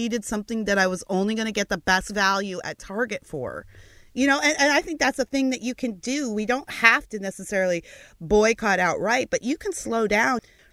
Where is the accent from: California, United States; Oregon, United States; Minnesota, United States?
Oregon, United States; Portland; I see him on the court with a Black Lives Matter T-shirt, and I'm from Portland, where my business has been taken over by Black Lives Matter protests.